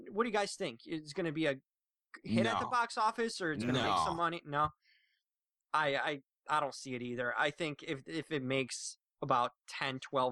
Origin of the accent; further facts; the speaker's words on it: Chicago, Illinois, United States; It's obviously about an attorney from Chicago, from my hometown right here